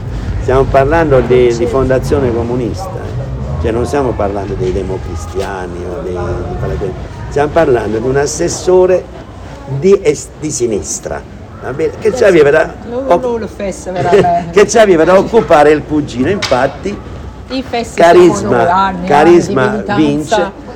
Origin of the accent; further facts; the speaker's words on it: Rome, Lazio, Italy; moved away; Questo fu il motivo principale per cui dissi, me ne sono andato dalla città di Roma. Avevo vissuto fino ad allora qui, da quando ero nato